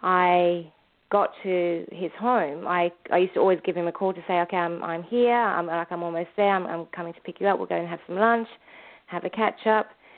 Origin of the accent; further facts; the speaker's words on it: London, United Kingdom; a fair distance from where I grew up in North London.